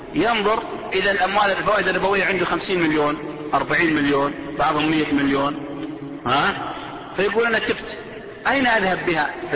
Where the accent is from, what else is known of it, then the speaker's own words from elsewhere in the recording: Saudi Arabia; عندنا في السعودية